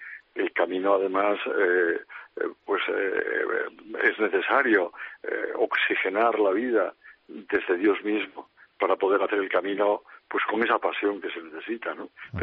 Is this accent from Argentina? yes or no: no; Cantabria, Spain; en advocaciones como es la de mi tierra, la Bien Aparecida